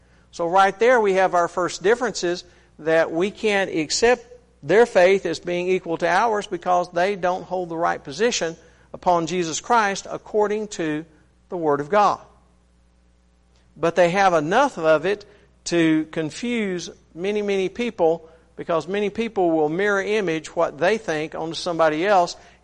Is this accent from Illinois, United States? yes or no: no; Texas, United States; I'm from Texas. I got a whole different culture from you people.